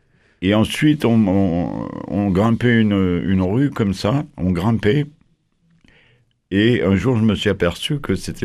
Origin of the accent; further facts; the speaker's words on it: Tunisia; born there; Moi, je suis né en Tunisie d'un père juif, d'une mère qui était plutôt d'origine protestante, enfin oui, d'origine protestante